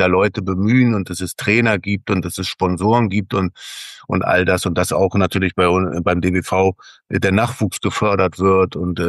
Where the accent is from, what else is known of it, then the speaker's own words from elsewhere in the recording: Hamburg, Germany; die Möglichkeit als Hamburger dann auch vor den Toren von Hamburg